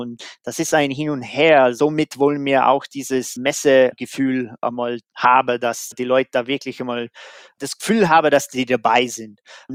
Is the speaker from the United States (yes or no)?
yes; United States; German is a second language; heißt in Amerika, da wo ich herkomme